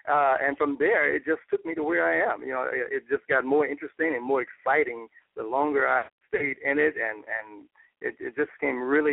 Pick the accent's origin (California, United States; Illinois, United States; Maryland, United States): Illinois, United States; Chicago; also born or lived in Mississippi; performed in Chicago, and which is where I grew up mostly. I was born in Mississippi, and came to Chicago when I was about 8 or 9 years old.